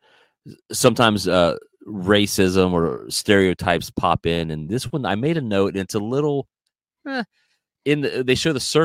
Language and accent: English; Ohio, United States; I grew up in the Midwest of America, Ohio. Our biggest fears were quicksand.